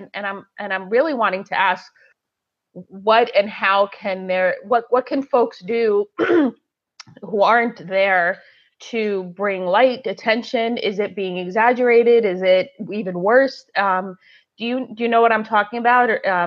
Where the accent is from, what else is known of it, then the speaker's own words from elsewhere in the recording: Egypt; I'm Egyptian. I was born in Egypt and I was raised Muslim.